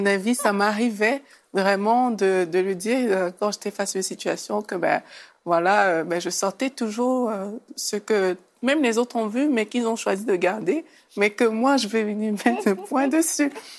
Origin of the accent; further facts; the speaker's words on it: Cameroon; moi, la façon que j'ai grandi quand j'étais au Cameroun